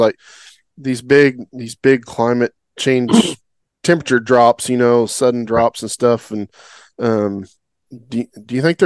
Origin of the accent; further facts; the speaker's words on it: Oklahoma, United States; You know, growing up in Oklahoma, I was never exposed to any of that.